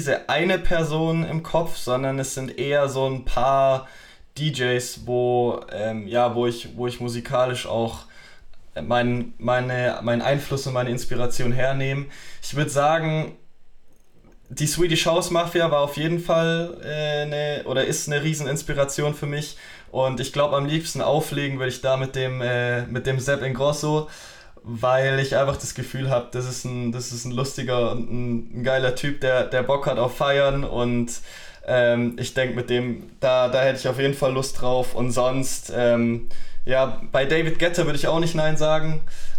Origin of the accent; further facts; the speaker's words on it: Stuttgart, Baden-Württemberg, Germany; Und ja, sonst komme ich eigentlich aus dem Raum Stuttgart.